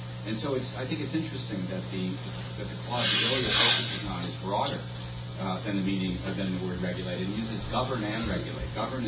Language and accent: English; United States; I do have a dog in this fight since I'm an American